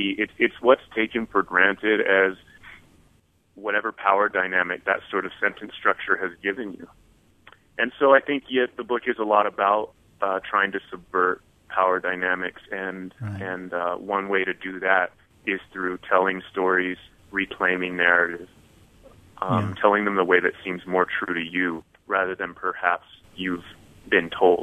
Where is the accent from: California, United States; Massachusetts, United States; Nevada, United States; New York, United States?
California, United States; Paramount; I was raised in Paramount. I'm proud of where I'm from. I loved it. Right. And it bordered the LA River along with Compton.